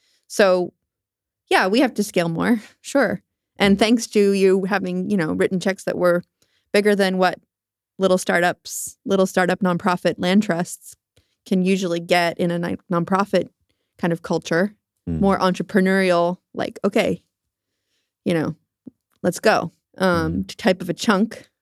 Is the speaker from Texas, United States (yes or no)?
no; Maine, United States; We had a huge migration to my home state during the pandemic